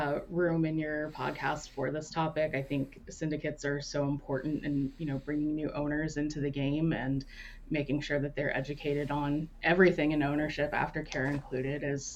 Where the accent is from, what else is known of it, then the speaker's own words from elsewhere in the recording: Maryland, United States; Well, I'm a native of Maryland. I grew up in Maryland. I still am in Maryland.